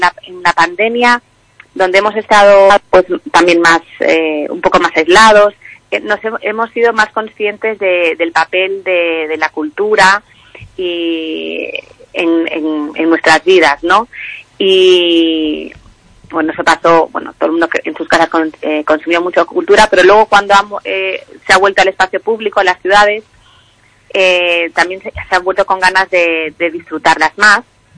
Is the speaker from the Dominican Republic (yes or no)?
no; Galicia, Spain; moved away as an adult; yo soy gallega y he vuelto a Galicia, que eso también lo destaco, porque siempre también me he sentido muy, muy, muy, muy de aquí, muy de la Terriña